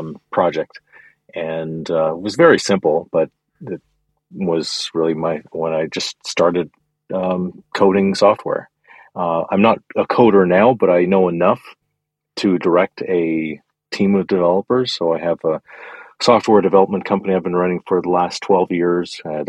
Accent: Canada; Yeah, I grew up in Canada.

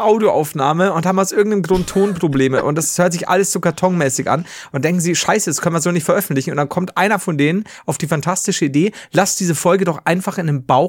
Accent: Bavaria, Germany; Also, ja, als Bayern, als Deutsche nicht so drin.

